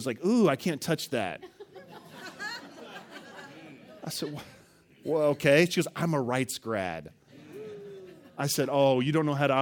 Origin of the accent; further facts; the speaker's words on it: Evansville, Indiana, United States; I'm from Evansville. I'm from Indiana.